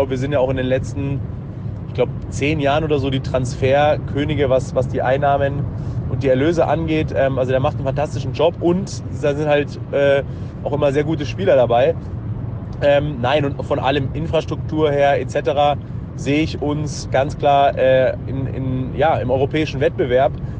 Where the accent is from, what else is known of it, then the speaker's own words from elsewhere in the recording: Munich, Bavaria, Germany; Also ich komme ja aus München